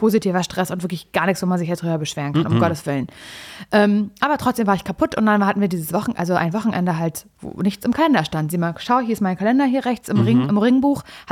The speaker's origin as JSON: {"language": "German", "region": "East Germany", "country": "Germany", "said": "bin halt ein Ossi-Kind"}